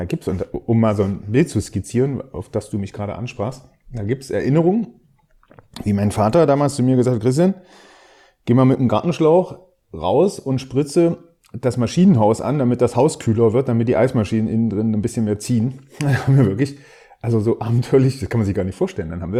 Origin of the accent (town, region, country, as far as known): East Germany, Germany